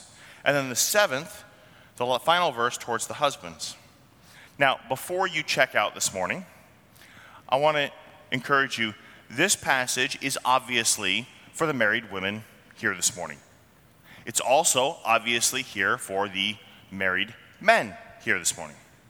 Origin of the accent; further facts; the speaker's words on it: New England, United States; I grew up in New England. It's liberal there. It was liberal when I grew up there. It's still liberal there now.